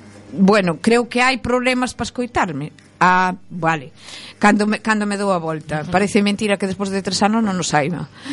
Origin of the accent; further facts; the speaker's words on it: Carballo, Galicia, Spain; eu son de Carballo.